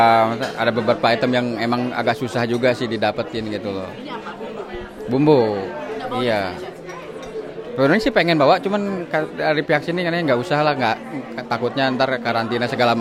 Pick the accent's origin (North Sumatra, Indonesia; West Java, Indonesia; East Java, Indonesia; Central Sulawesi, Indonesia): West Java, Indonesia; Bandung; Saya sih sebenarnya aslinya orang Bandung ya.